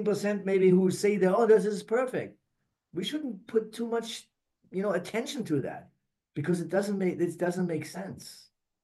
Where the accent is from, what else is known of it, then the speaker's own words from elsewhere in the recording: Germany; English is a second language; also born or lived in United States; couldn't speak any English until I was 32. So, but because I had French in, we grew up on the French border, and so we had French in school. So, but I was born as an American